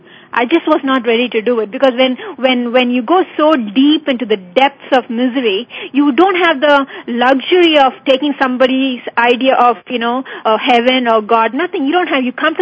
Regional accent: southern India, India; born there; I was born in India, southern India. We didn't have a lot of money.

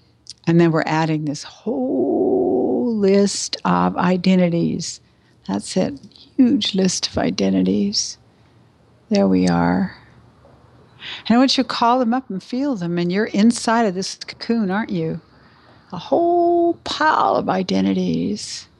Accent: Canada; now in Los Angeles, United States; I'm in LA, I'm a Canadian

